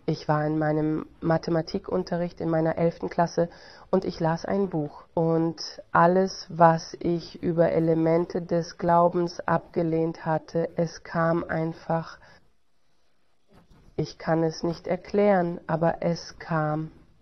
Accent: Canada; Ich bin Kanadier. Ich kenne nur die Seite meiner Mutter.

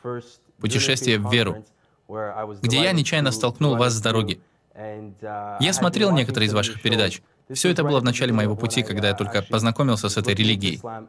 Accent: Canada; also born or lived in Serbia; Итак, я родился в Сербии. Когда мне был 1 год, родители переехали в Канаду. Поэтому всю сознательную жизнь я провел уже в Канаде.

